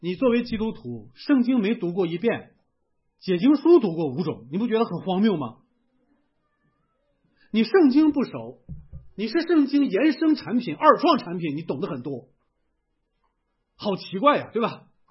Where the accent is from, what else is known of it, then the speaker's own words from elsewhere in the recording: Shanxi, China; also born or lived in Hebei; 我是河北的，山西长大，泛称华北人吧。